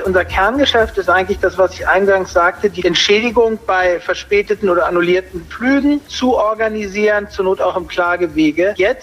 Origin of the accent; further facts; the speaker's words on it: Potsdam, Brandenburg, Germany; Und ich bin aus Potsdam, lebe in Potsdam